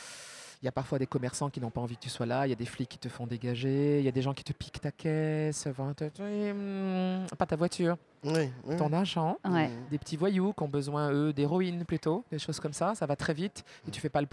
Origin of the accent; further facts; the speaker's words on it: Montélimar, Auvergne-Rhône-Alpes, France; Moi, je suis native de Montélimar.